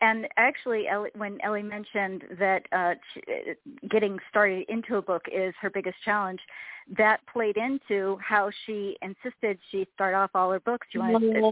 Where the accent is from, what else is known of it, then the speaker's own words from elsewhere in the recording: Kirkland, Washington, United States; Washington. Kirkland, Washington, just outside of Seattle.